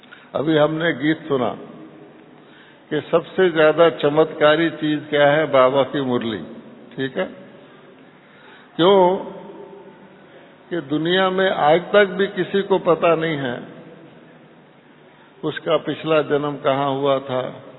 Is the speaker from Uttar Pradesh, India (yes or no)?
no; Gujarat, India; मैं गुजराती हूं, मैं गुजरात में भी काठियावाड़ी हूं